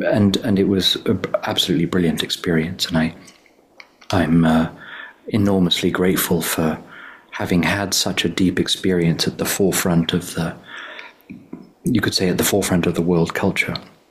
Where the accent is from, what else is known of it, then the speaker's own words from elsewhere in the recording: England, United Kingdom; But yeah, so I grew up in England.